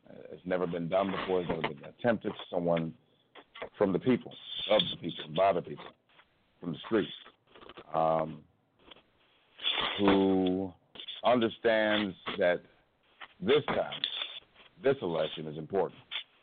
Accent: Cleveland, Ohio, United States; I am locally from Cleveland, and I'm running for the highest office in the land in 2020.

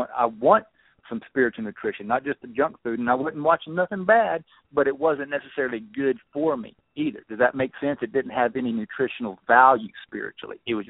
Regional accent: Arkansas, United States; You probably wouldn't believe it if I told you I was from Arkansas, would you?

